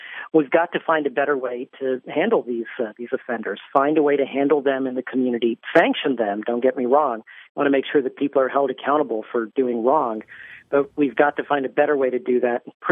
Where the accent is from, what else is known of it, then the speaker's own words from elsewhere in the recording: Texas, United States; I'm from Texas, and in my home state, putting somebody behind bars for a day costs $50.